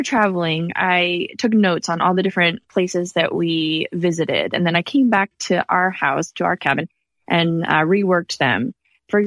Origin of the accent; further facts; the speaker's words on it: California, United States; California. I'm from California. My husband grew up in New York.